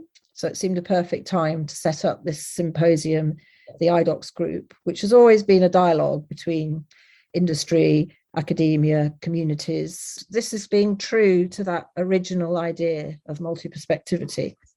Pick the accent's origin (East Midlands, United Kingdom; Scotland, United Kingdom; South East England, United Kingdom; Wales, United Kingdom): East Midlands, United Kingdom; Leicester; But then I grew up in Leicester, and in my school, rubbed up against the multi-ethnic aspects of the city.